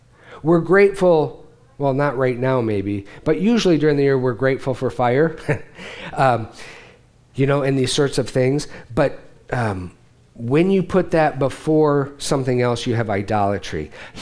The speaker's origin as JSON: {"language": "English", "region": "Michigan", "country": "United States", "said": "We are Midwestern flatlanders, so we understood water. We're from the Great Lakes state, so water was never an issue."}